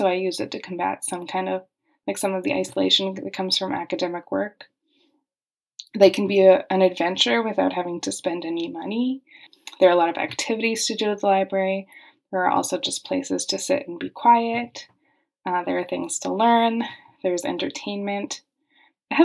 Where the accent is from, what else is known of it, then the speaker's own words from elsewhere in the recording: Calgary, Alberta, Canada; I grew up going to libraries all the time, whenever I could, whether I was in Calgary where I grew up or in Toronto visiting my family